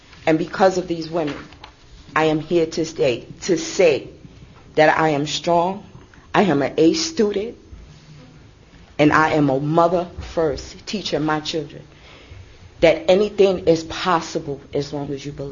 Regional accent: Ithaca, New York, United States; I'm from Ithaca.

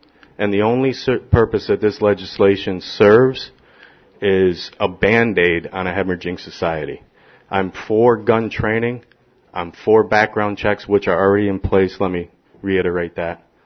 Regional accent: Newfield, New York, United States; from Newfield.

